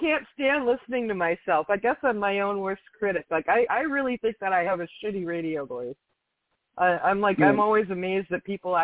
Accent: Minnesota, United States; moved away as an adult; now in Salem, United States; I'm born and raised in Minnesota, but moved to Oregon when I was 23, and I'm in Salem now, and I'm 50.

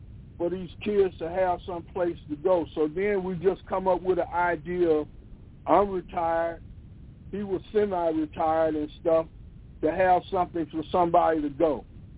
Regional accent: Georgia, United States; now in Yakima, United States; Well, I'm from Georgia, but I decided and stuff that I was going to stay here

